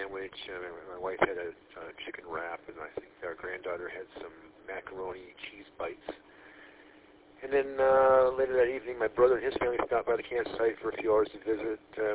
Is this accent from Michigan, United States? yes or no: yes; Pigeon, Michigan, United States; Then we went back to Pigeon, my hometown, to visit my sister and her husband and family.